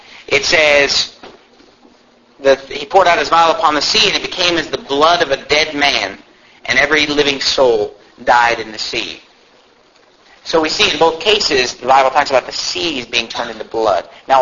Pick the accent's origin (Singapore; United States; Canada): United States; Sacramento, California; I grew up in Sacramento, and I travel there a lot.